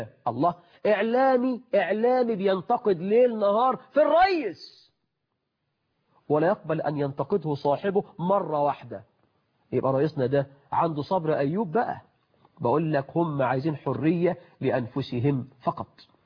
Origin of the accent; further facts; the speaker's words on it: Egypt; اللي مش عايز يشتغل، احنا عندنا في مصر أزمة بطالة